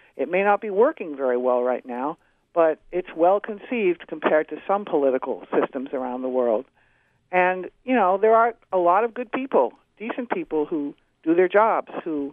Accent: Boston, Massachusetts, United States; you know, I'm from Boston, and Hollywood seems to be picking on Boston quite a lot lately, too.

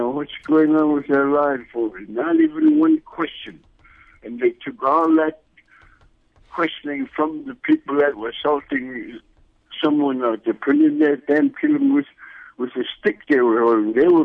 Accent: Bethel, Alaska, United States; Yeah, I'm from Bethel. I grew up with Bethel here when Bethel was on top of the riverbank, you know.

